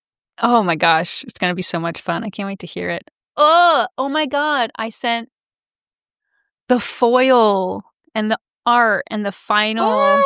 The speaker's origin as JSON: {"language": "English", "region": "Maine", "country": "United States", "said": "I'm from Maine. We have guns here in a vault."}